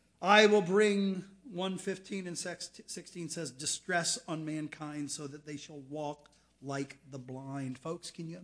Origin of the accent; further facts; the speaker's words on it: United States; I'm an American. I'm through and through.